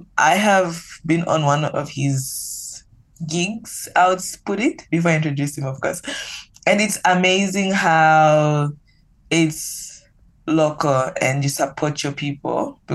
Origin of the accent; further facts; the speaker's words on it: Zambia; first language Lozi; I can speak my mother tongue, which is Lozi.